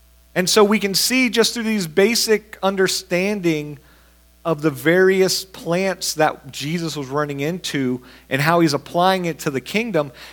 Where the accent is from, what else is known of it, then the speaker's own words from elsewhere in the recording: Florida, United States; I'm from Florida, so I draw out my E's a little bit